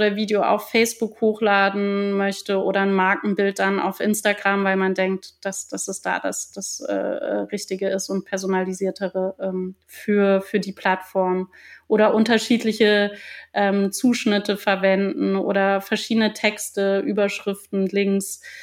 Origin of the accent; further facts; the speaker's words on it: Freiburg, Baden-Württemberg, Germany; Ich komme ursprünglich aus Freiburg und ich vermisse manchmal diese beständige Sonne